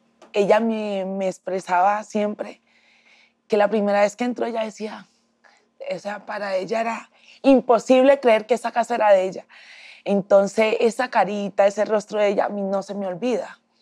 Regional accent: Antioquia, Colombia; pues todo el mundo sabe, soy del Urabá antioqueño

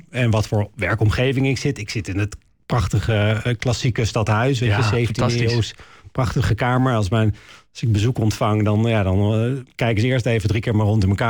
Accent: Haarlem, North Holland, Netherlands; Ik kom uit Haarlem

